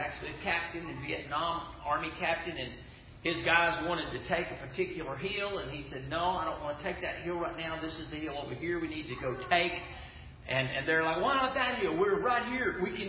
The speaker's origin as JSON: {"language": "English", "country": "United States", "tie": "born there", "said": "Well, I am an American by birth, but I don't support the filthy crimes against God that they're committing."}